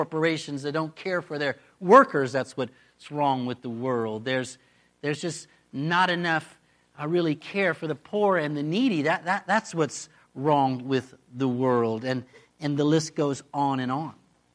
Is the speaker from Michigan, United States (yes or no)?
yes; Michigan, United States; So I'm from Michigan.